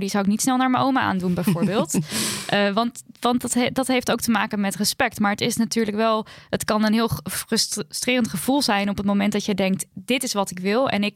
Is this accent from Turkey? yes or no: yes; Turkey; mijn gemeenschap, en daarmee bedoel ik de Turkse gemeenschap, want ik ben Turks